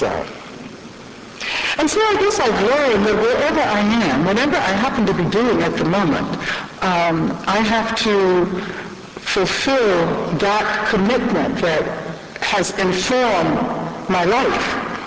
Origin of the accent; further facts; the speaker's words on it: Birmingham, Alabama, United States; I'm from Birmingham, Alabama.